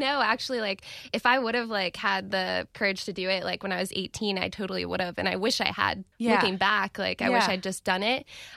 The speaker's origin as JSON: {"language": "English", "town": "Jacksonville", "region": "Florida", "country": "United States", "said": "I'm from Jacksonville."}